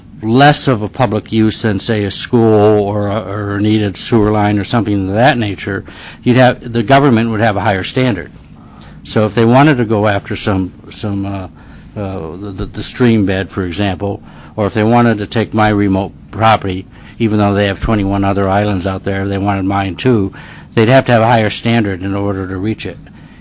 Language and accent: English; Connecticut, United States; now in Alaska, United States; like the state I grew up in Connecticut, it would be a much bigger deal. But in Alaska, we have so little private property